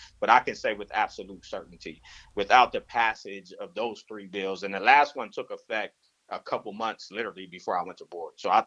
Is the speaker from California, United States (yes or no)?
yes; San Diego, California, United States; now in Los Angeles, United States; I'm not from Los Angeles. I was raised in San Diego.